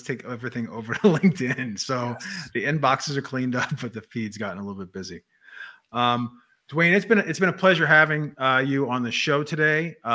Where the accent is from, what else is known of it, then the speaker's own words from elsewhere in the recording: United States; growing up in the United States, it's so huge, right? And every state's different.